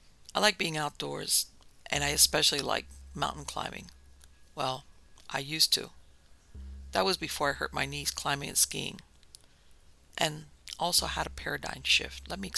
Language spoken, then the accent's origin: English; Colorado, United States; Now, I grew up in Colorado, so to me a mountain pass is simply just a road that goes over a mountain.